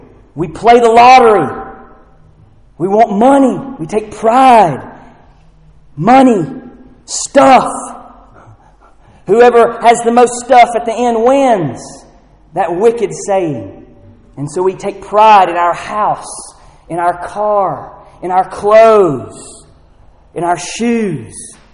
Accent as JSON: {"language": "English", "region": "North Carolina", "country": "United States", "tie": "born there", "said": "I don't care where I came from. I don't know if it was Europe. I have no idea. All I know is I was born in North Carolina."}